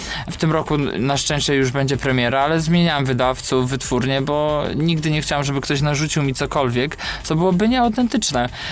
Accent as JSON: {"language": "Polish", "town": "Rzeszów", "region": "Subcarpathian Voivodeship", "country": "Poland", "said": "Wszyscy jesteśmy ekipą z Rzeszowa."}